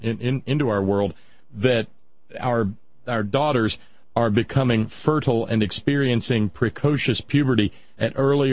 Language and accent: English; Appalachia, United States; Like I said, I'm an Appalachian, and I've got a voice.